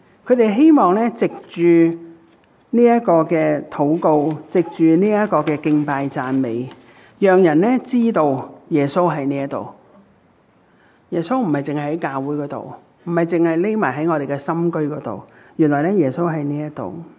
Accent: Hong Kong

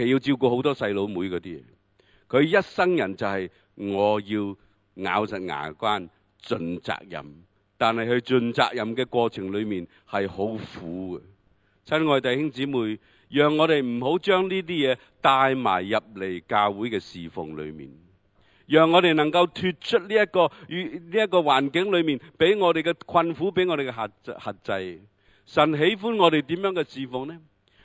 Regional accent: Hong Kong; 我香港大嘅

